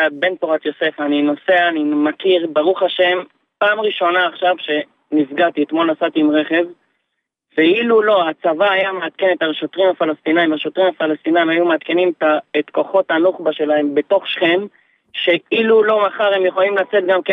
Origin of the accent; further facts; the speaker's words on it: Jerusalem District, Israel; אני גדלתי בשכונת שמואל הנביא.